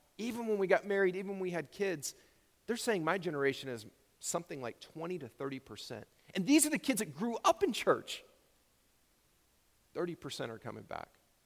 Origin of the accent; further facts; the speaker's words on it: Texas, United States; God has planted me back in my home state of Texas, which is the best state in the world.